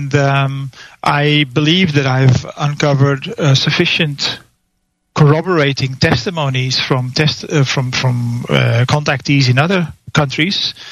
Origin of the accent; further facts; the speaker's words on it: Amsterdam, North Holland, Netherlands; I'm from Amsterdam, the Netherlands, indeed.